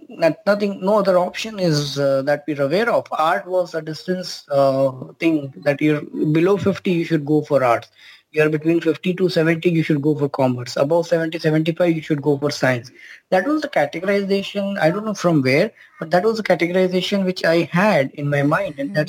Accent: Madhya Pradesh, India; in 97, 98, I was in my 7th, 8th grade, and we were doing very big in our business at my hometown in Madhya Pradesh.

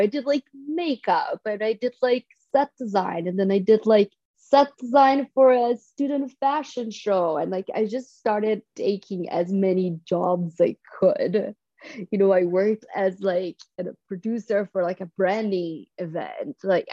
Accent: São Paulo, Brazil; So I started studying international relations in São Paulo, where I grew up in Brazil.

